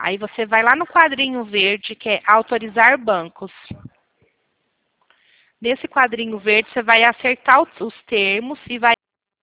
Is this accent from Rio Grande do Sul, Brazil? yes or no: no; São Paulo, Brazil; Eu sou da Zona Norte, da freguesia do Ó.